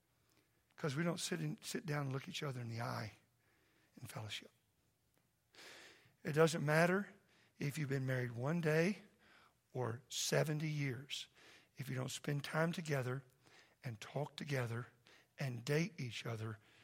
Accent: Oklahoma, United States; I grew up in Oklahoma, and I love this because at my house, we only had Friday night meals together.

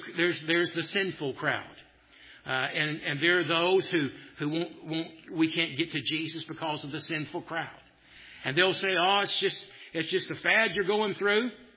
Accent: Tennessee, United States; And I'm from Tennessee, I've been taught manners.

